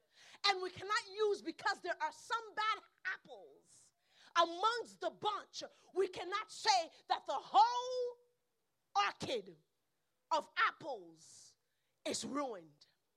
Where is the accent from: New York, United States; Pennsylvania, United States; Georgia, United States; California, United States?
New York, United States; You know, I'm from New York, and some of these individuals, it is a profession.